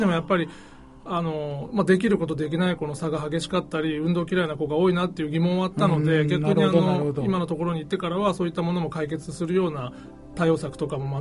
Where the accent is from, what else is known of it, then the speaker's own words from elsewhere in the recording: Toyama, Japan; じゃあ富山市出身ですね。